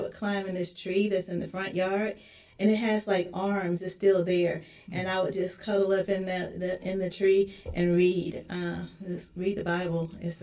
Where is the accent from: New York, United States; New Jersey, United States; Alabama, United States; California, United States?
Alabama, United States; Birmingham; born there; I was born in Birmingham, Alabama, and I'm a fourth-generation Baptist.